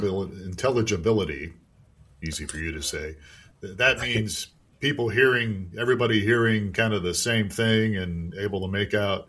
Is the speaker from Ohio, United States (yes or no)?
yes; Youngstown, Ohio, United States; I'm from Ohio originally, Youngstown.